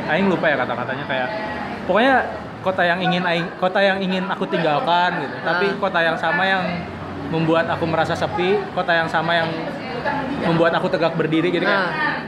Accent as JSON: {"language": "Indonesian", "town": "Bandung", "region": "West Java", "country": "Indonesia", "tie": "born or raised there", "lives_now": "Jakarta, Indonesia", "said": "karena dulu tuh karena yang kan dari kecil lahir dan besar di Bandung gitu."}